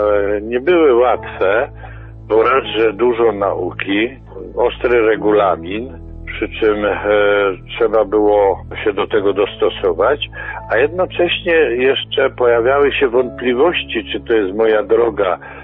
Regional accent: Mysłowice, Silesian Voivodeship, Poland; to w swojej właściwie miejscowości, bo jestem z Wesołej, to jest Mysłowice Wesoła

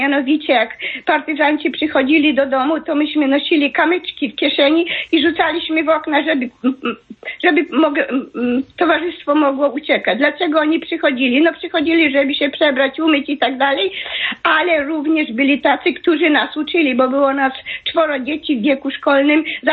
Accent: Lublin Voivodeship, Poland; skąd jestem? Otóż jestem z powiatu Tomaszowa Lubelskiego

